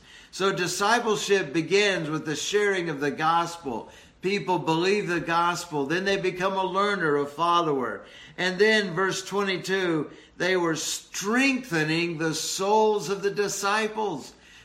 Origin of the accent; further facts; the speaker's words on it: St. Petersburg, Florida, United States; the church I grew up in St. Petersburg, Florida.